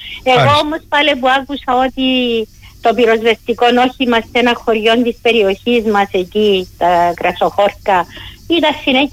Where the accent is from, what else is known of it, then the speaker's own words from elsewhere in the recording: Vasa, Limassol District, Cyprus; εγώ είμαι από τη Βάσαν, ήμουν στη Βάσαν την τραγική ημέρα.